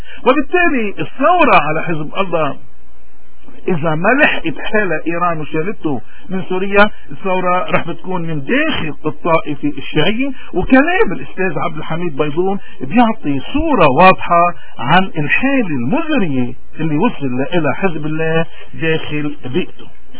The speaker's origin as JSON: {"language": "Arabic", "country": "Lebanon", "said": "على فكرة صار عندنا بلبنان مليون لاجئ، مليون سوري، ونحن 4.5 ملايين"}